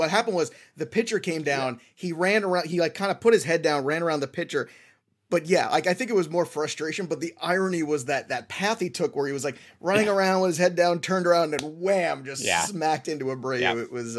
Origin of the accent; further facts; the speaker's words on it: Brooklyn, New York, United States; I am. I was born in Brooklyn, first of all.